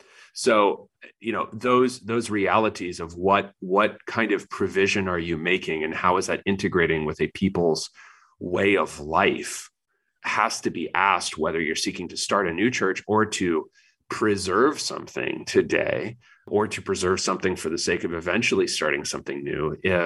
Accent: Appalachia, United States; Growing up in Appalachia, it's not like I ever sat there and thought, do I want to be Buddhist?

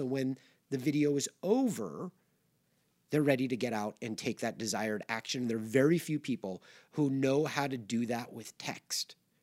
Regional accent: Los Angeles, California, United States; I grew up in Los Angeles, surrounded by really smart kids

